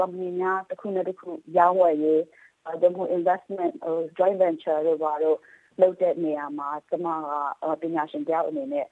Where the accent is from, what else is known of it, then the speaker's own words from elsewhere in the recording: Yangon, Yangon Region, Myanmar; also born or lived in United States / England; ကျွန်မရန်ကုန်မှာမွေးရန်ကုန်မှာကြီးပြီးတော့